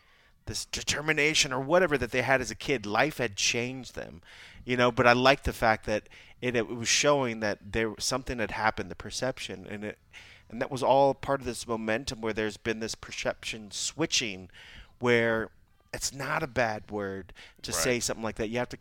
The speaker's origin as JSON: {"language": "English", "country": "United States", "tie": "born or raised there", "said": "I mean, growing up in America, that's what it's what you did."}